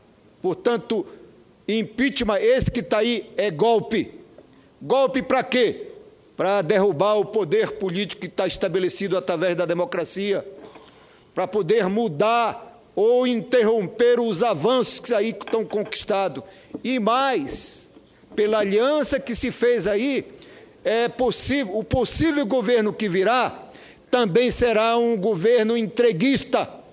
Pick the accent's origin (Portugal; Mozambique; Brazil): Brazil; Pará; eu como operário gráfico, venho de um estado lá do Pará